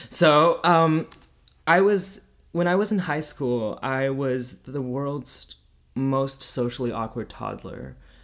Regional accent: Canada; My family is Chinese, but I'm Canadian.

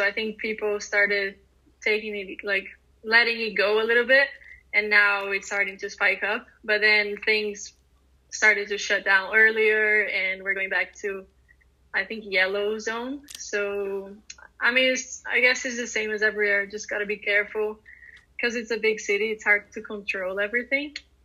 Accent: São Paulo, Brazil; I'm in São Paulo, my home country, home city. It's nice to be back for a little bit.

